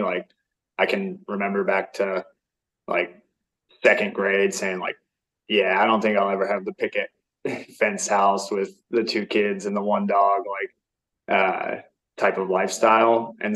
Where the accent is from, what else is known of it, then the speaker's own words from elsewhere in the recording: Dripping Springs, Texas, United States; And then as far as like growing up in Dripping Springs, it was very like a kind of suburban spot, just, you know, three elementary schools, everyone played football, everyone knew each other, all that good stuff.